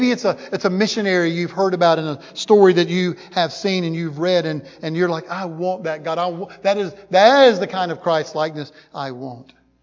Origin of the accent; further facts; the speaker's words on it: Georgia, United States; I know I'm from Georgia. Only my South Carolina brothers and sisters back there really get what I'm saying.